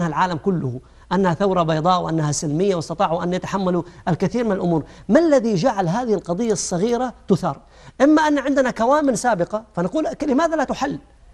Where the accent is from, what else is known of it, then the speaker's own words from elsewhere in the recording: Saudi Arabia; وهذه القصة في سدير هنا عندنا في السعودية